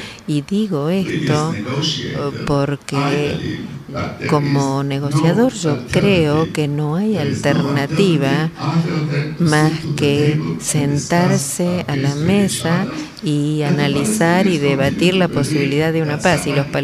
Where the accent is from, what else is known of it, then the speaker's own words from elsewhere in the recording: France; Y yo vengo de Francia, así que puedo decirle unas cuantas cosas sobre el terrorismo más tarde